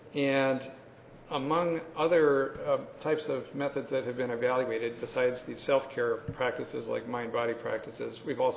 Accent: Detroit, Michigan, United States; I'm also from Detroit, so I have a little mixed emotion from last night's defeat and win.

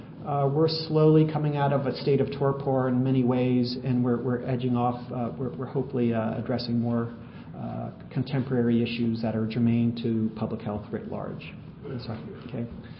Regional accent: Denver, Colorado, United States; By the way, my hometown of Denver will be the host of next year's APHA

